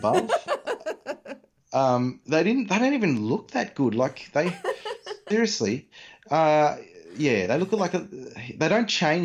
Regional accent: Hobart, Tasmania, Australia; Certainly in growing up in Hobart, I never met a single author.

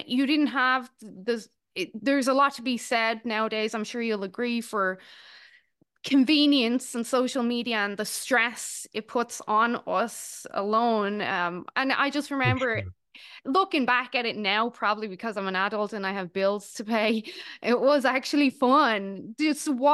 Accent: Dublin, Leinster, Ireland; I grew up in Dublin

